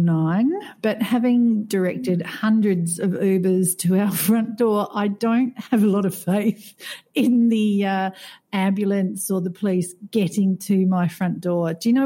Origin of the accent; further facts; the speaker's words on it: Australia; now in Qatar; I'm an Aussie expat based in Qatar.